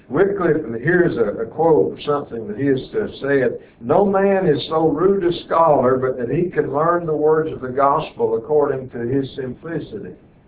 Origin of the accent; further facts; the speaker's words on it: Arkansas, United States; I can read this because I'm from Arkansas.